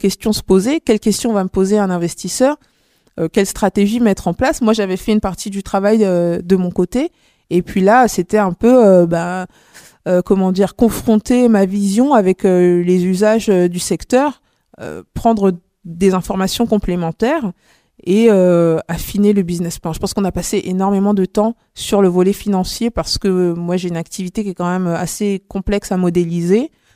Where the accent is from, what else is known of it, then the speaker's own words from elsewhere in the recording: Bobigny, Île-de-France, France; Moi, je suis de Bobigny.